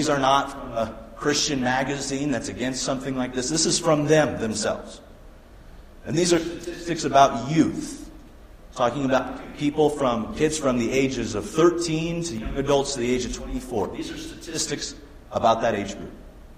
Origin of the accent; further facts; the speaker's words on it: United States; you know, as an American, I believe that we live in a nation that's 100% about equality.